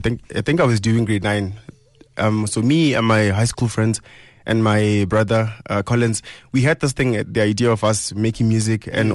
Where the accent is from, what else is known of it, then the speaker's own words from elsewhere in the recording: Tzaneen, Limpopo, South Africa; I'm from Limpopo in Tzaneen.